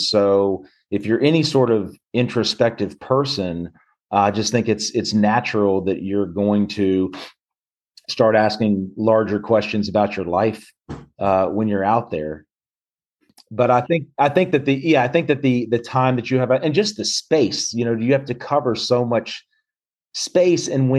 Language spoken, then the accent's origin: English; Memphis, Tennessee, United States; I grew up in Memphis, and my best friend since the first grade, we're still in close contact with one another.